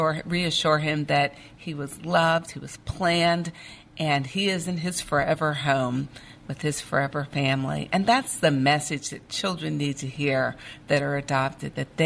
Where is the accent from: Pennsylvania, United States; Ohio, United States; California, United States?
Pennsylvania, United States; Pittsburgh; I grew up in Pittsburgh, Pennsylvania.